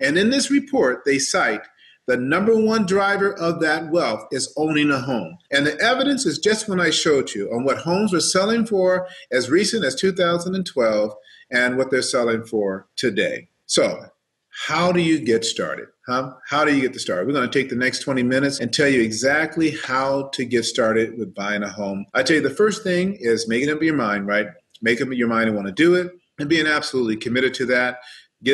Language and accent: English; San Bernardino, California, United States; I'm from San Bernardino, right? Grew up right there in the hood, 3330 Gardena Street, Delman Heights, West Side. That was seriously the hood, the oldest of seven kids.